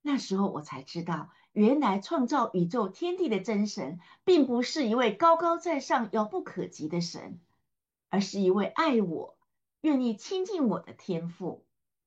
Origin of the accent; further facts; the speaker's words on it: Yilan County, Taiwan; born there; 我出生在台湾宜兰乡下的农村，家里主要是种田的。